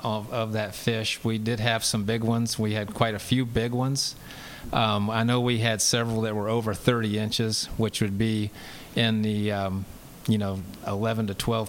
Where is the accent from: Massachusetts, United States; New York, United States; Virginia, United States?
Virginia, United States; I'm originally from Virginia, so I went to Virginia Tech